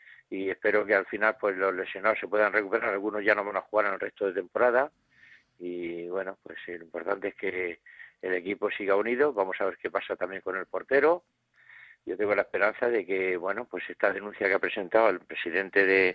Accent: Cartagena, Region of Murcia, Spain; o el Cartagena, que es mi tierra

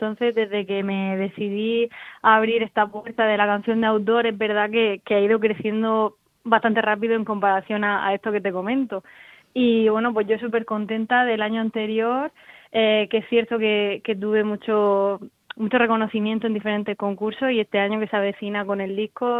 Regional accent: Molina, Region of Murcia, Spain; aquí en mi pueblo Molina ya he estado varias veces, he hecho varios concursos

